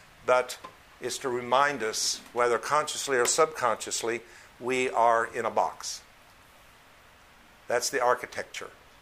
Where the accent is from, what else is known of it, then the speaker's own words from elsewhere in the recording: United States; We were raised and born in America.